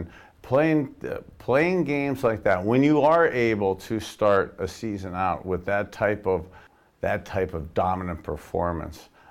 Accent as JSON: {"language": "English", "town": "Youngstown", "region": "Ohio", "country": "United States", "tie": "born or raised there", "said": "as a little boy growing up in Youngstown, Ohio, where you'd go to the old Three Rivers Stadium, and the Cleveland Browns never won there."}